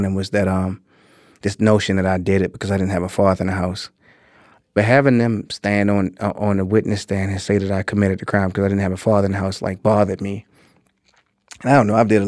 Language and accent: English; Maryland, United States; We lived in the Black Belt. PG County, Maryland at the time was basically completely Black.